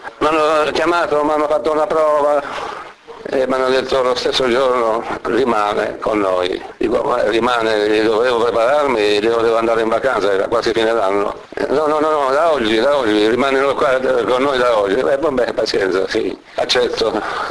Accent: Molise, Italy; now in Argentina; Io, come ben sapete, sono molisano dell'Alto Molise, un paesetto dell'Alto Molise. Immigrai in Argentina assieme a mio padre nel 1950.

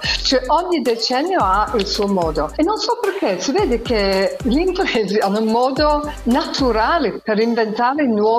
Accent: North West England, United Kingdom; Italian is a second language; perché io vengo dall'Inghilterra, vengo vicino a Manchester

